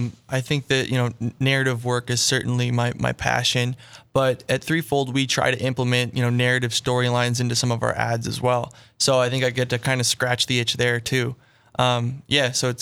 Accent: Mayville, North Dakota, United States; also born or lived in Minnesota; Well, I'm originally from Mayville, North Dakota. I went to high school there and grew up there. And then I went to Minnesota State University Moorhead for film school.

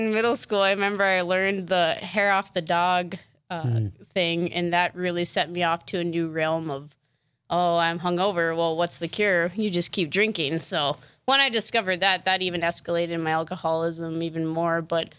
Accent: Bismarck, North Dakota, United States; Well, I grew up here in Bismarck. My family is from pretty much Michigan, so I'm the only true North Dakotan in the family.

